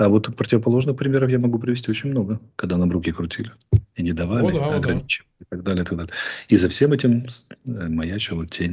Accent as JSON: {"language": "Russian", "country": "Ukraine", "said": "Вот я могу как украинец"}